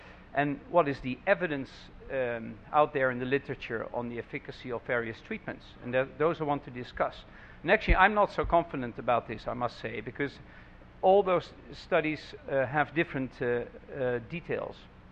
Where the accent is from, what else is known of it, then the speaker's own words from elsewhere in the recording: Rotterdam, South Holland, Netherlands; I'm from Rotterdam, Netherlands